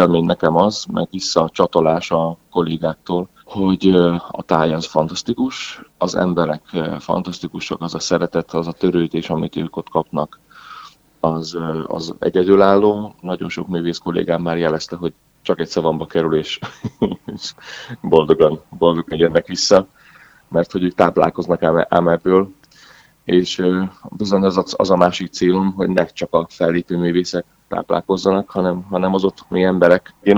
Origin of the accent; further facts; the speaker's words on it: Perkupa, Borsod-Abaúj-Zemplén, Hungary; now in Budapest, Hungary; amiket én is kaptam otthon Perkupán. Nekem nagyon nagy öröm, hogy a két fiammal és a kis feleségemmel hazalátogathatunk Budapestről Perkupára.